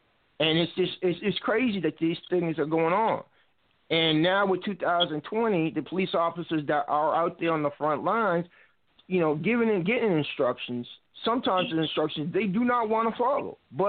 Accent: Brockton, Massachusetts, United States; also born or lived in Stowe, Massachusetts; I grew up in Stowe, Massachusetts, and finished being raised in Brockton.

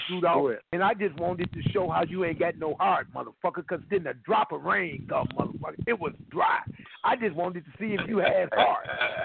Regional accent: Harvey, Illinois, United States; Now, the thing is, I'm from Harvey. I ain't forgot my roots.

